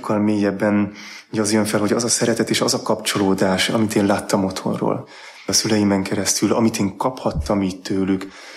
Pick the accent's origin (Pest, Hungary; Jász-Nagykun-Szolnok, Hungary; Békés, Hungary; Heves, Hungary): Pest, Hungary; Csobánka; Csobánkáról származom, Budapest felett egy kisebb település a Pilis-hegységben. Egy ötgyermekes családból származom, nagy család.